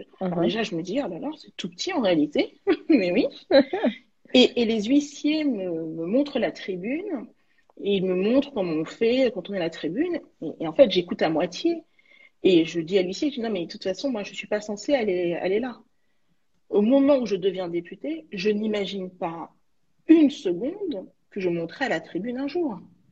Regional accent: Villetaneuse, Île-de-France, France; also born or lived in Saint-Ouen; Bon, moi je suis issue d'une famille populaire. J'ai grandi à Villetaneuse et puis à Saint-Ouen.

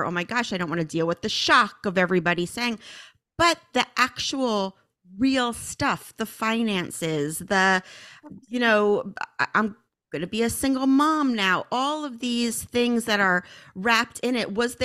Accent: Northeast, United States; you know, growing up in the Northeast and everything, I always kind of said that they were pretty progressive

